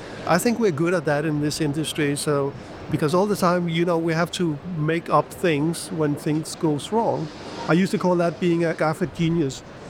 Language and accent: English; Greenland; I grew up in Greenland, and I remember I was maybe 7 years old.